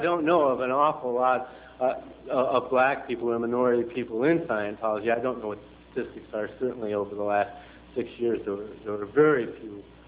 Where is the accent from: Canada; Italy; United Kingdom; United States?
United States; Chicago, Illinois; born there; I know it's true. I was born in Chicago.